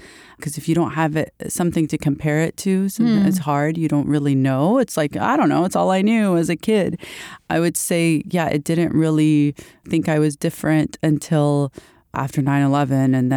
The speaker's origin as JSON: {"language": "English", "country": "Palestine", "tie": "born or raised there", "also_born_or_lived": "Alabama, United States", "said": "So I was born there, but I moved to Palestine when I was a baby. So I lived in Palestine on and off till high schoo"}